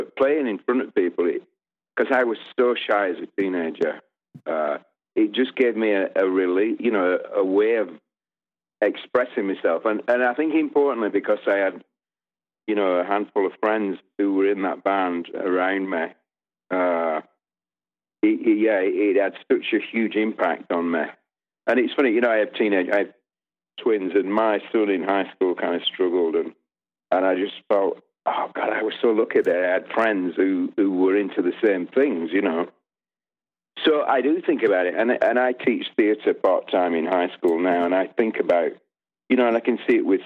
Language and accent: English; England, United Kingdom; age 16, 17, I grew up in England in the era of, we call it prog rock or pomp rock